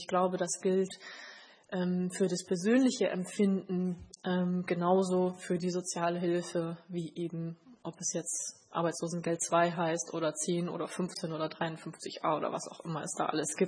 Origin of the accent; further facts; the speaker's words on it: Berlin, Germany; Also ich bin geboren in Berlin, ich bin in West-Berlin zur Schule gegangen, das wird ja immer gefragt. Ich bin so am Stadtrand zur Schule gegangen, heute würde man sagen Problemkiez.